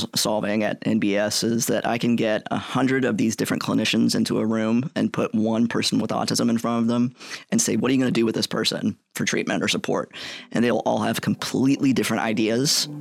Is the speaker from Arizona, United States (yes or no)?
no; West Virginia, United States; moved away as an adult; now in Kentucky, United States; I've been here in Kentucky for 25 years now, I think, a little bit over that. So I came down from West Virginia to play basketball and run track at Center College